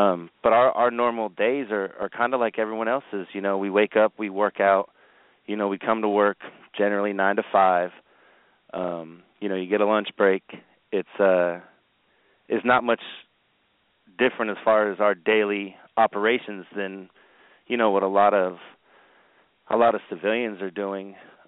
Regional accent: Carson City, Nevada, United States; now in Hawaii, United States; to be in Hawaii, to be on the island, to live here. It's definitely different than, you know, where I grew up in Carson City, Nevada.

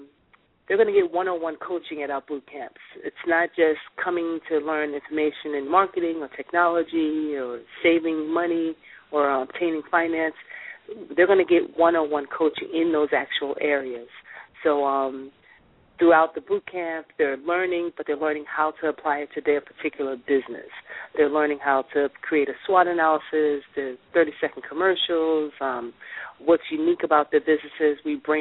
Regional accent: New York City, New York, United States; Well, I'm from New York City.

